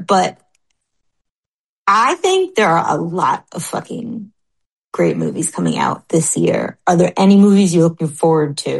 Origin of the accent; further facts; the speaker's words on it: United States; I think they're not going to like me because I'm an American